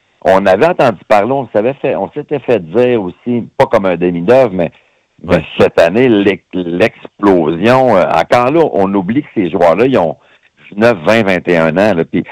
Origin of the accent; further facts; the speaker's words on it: Drummondville, Quebec, Canada; pour un même festival chez nous à Drummondville en plus.